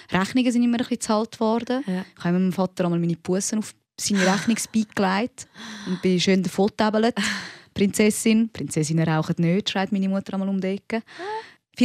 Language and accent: German; Rapperswil, St. Gallen, Switzerland; Wir sind zu Rappi am See aufgewachsen